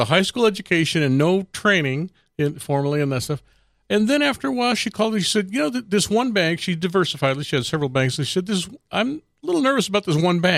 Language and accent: English; Chula Vista, California, United States; born there; I was born in Chula Vista.